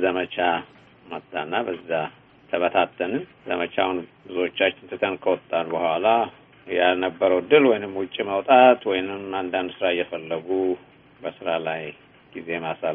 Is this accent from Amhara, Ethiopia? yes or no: yes; Debre Berhan, Amhara, Ethiopia; born there; የተወለድኩት በደብረ ብርሃን ከተማ አካባቢ ነው።